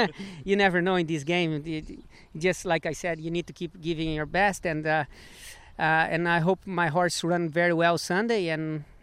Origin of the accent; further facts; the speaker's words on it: Brazil; I came from Brazil, and in Brazil we